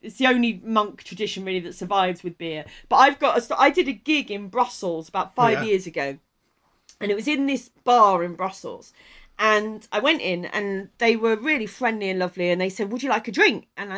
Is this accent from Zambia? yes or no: no; South East England, United Kingdom; I grew up in Kent.